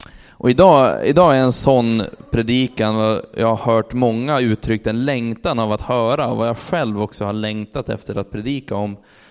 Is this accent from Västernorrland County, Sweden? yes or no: yes; Örnsköldsvik, Västernorrland County, Sweden; när jag växte upp i Örnsköldsvik